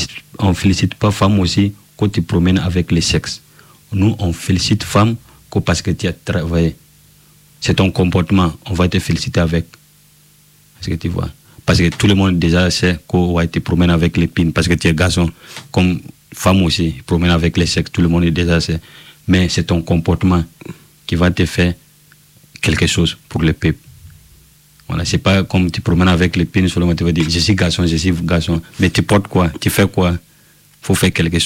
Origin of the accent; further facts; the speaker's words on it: Burkina Faso; Oui, moi, je viens de Burkina Faso.